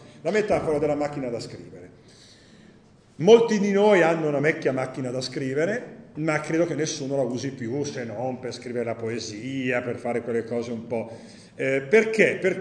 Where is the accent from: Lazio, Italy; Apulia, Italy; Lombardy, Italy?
Lombardy, Italy; essendo brianzolo uso quello della Star, che è lì ad Agrate Brianza, vabbè, insomma, andiamo un po' sul territorio